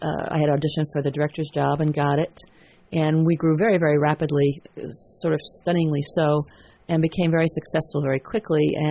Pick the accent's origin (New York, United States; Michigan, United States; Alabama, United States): New York, United States; New York City; No, I'm originally from New York City.